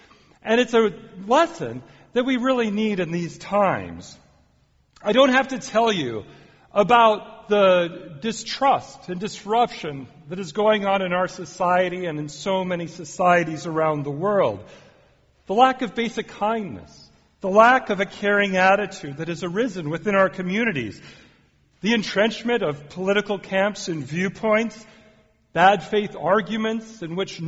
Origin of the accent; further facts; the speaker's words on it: Fargo, North Dakota, United States; I started my clinical pastoral education at a nursing home in my hometown of Fargo, North Dakota